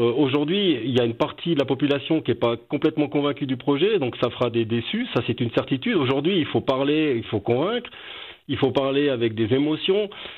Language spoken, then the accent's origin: French; Valais, Switzerland; on est Valaisan.